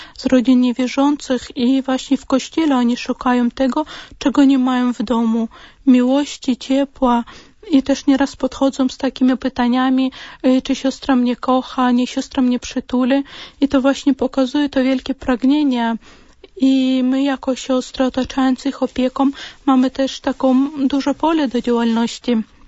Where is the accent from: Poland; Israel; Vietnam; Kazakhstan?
Kazakhstan; urodziłam się w Kazachstanie. Wychowywałam się właśnie w tych czasach jeszcze do 90 roku